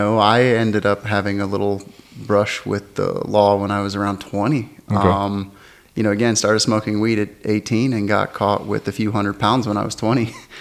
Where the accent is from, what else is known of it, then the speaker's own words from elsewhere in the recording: Florida, United States; also born or lived in Flagstaff, Arizona; I'm from Florida. I've lived in a lot of places, but I went back to Florida to try to get my stuff together.